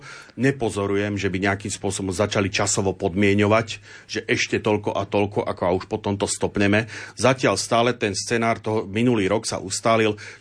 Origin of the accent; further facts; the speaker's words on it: Nová Baňa, Banská Bystrica Region, Slovakia; na takéto diskusii v mojom rodnom meste v Novej Bani spýtali, že ako to vidím.